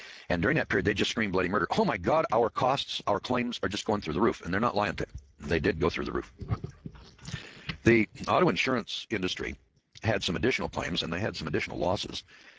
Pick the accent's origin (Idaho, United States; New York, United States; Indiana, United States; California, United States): Idaho, United States; Boise; Now, I'm from Boise, Idaho, and one day I got to thinking about insurance back in the 1980s